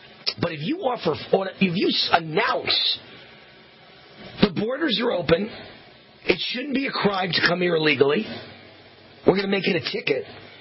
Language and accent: English; Las Vegas, Nevada, United States; when they won in Nevada, my home state here in Las Vegas